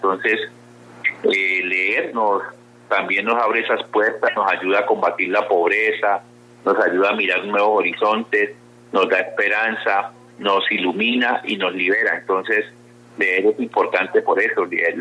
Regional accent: Cali, Valle del Cauca, Colombia; usted seguramente como caleño tira paso, azota, baldosa, le pega bien a la rumba, porque esa es como una identidad que nos da la música

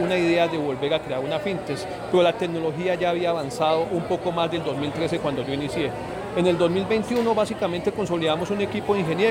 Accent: Santander, Colombia; Soy totalmente santandereano

